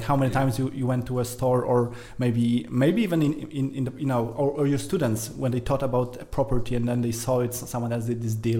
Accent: Poland; now in United Kingdom; I was born in Poland. I moved to the UK around 12, 13 years ago. So that was in Poland. I was raised over there.

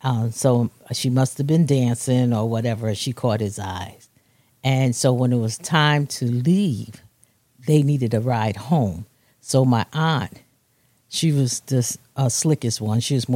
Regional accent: New Haven, Connecticut, United States; Well, I am a native of the New Haven area. I was born in the Hill. I was raised in the Hill. I went to school in the Hill.

